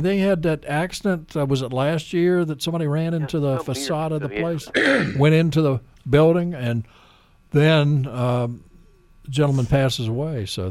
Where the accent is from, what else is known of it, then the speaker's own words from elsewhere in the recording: Nashville, Tennessee, United States; That's the way it is in my hometown of Nashville.